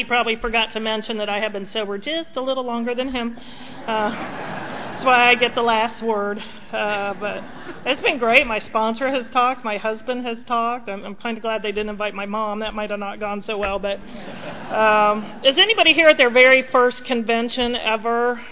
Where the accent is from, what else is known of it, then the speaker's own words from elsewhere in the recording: Oxford, Ohio, United States; also born or lived in California; As Tina mentioned, I grew up in Oxford, Ohio. Growing up in Ohio was my first resentment. I was born in California, and I found out by about first grade that I'd been born in California and was now in Ohio, and I didn't want to be from Ohio.